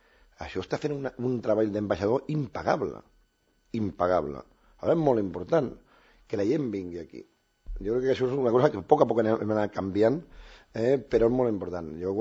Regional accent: L'Hospitalet de Llobregat, Catalonia, Spain; Jo quan vaig començar sortint del meu barri allà a Santa Eulàlia, a l'Hospitalet, era impossible pensar tot això.

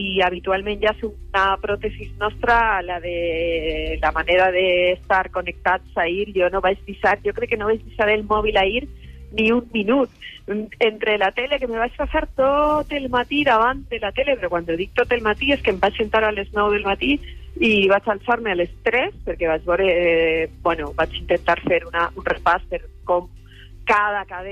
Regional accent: Catalonia, Spain; t'afecta com a català

